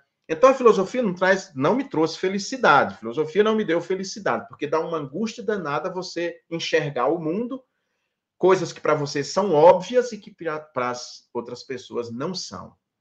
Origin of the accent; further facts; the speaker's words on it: Northeast Region, Brazil; Aí pega um sujeito como eu, nordestino, baixinho, pobre, feio, careca... tá lascado.